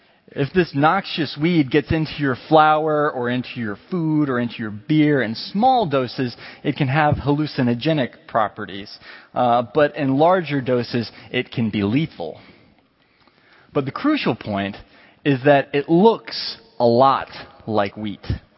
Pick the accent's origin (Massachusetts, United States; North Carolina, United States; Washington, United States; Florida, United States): North Carolina, United States; Cary; also born or lived in New York; But North Carolina is actually my hometown. While we were living in New York for the last 5 years before moving to New York, I actually grew up just down the road in Cary.